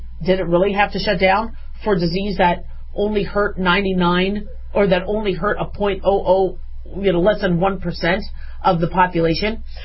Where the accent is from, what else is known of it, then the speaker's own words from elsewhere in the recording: Arizona, United States; I growing up in Arizona, we always had to do square dancing.